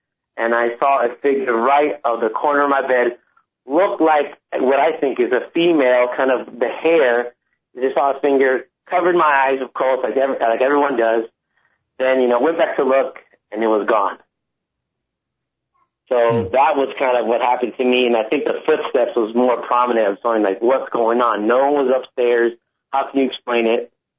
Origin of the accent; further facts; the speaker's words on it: Mexico; there's no hospital in my hometown in Mexico